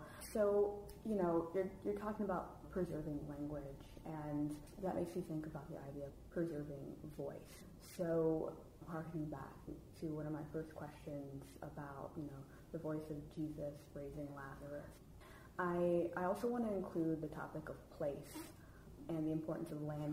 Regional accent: Virginia, United States; I myself grew up in Southwest Virginia and identify as an Appalachian writer whose work is heavily informed by the region.

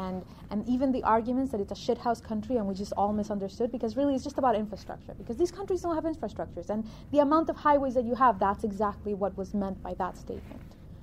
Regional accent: Colombia; English is a second language; I'm Colombian, born and raised. This is not my first language. This is not my country.

